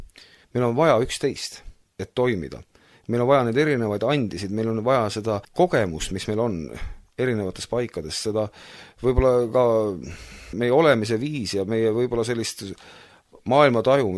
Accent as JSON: {"language": "Estonian", "town": "Kohtla-Järve", "region": "Ida-Viru County", "country": "Estonia", "tie": "born or raised there", "said": "siis ma olen üles kasvanud ka Kohtla-Järvel ja see ei ole mitte kaugel väga sealt see linn"}